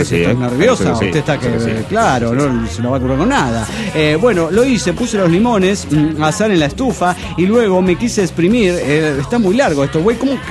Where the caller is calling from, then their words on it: León, Guanajuato, Mexico; Desde León, Guanajuato les saluda